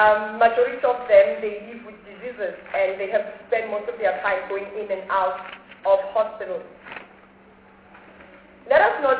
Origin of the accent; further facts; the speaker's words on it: Tembisa, Gauteng, South Africa; I was born and bred in Batan in Tembisa, one of the biggest townships in South Africa. I come from a family of five